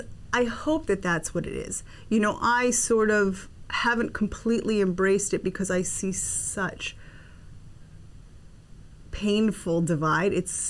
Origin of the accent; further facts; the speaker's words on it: United States; born there; I was born in the States, and I think I got a lot of the beauty of being an American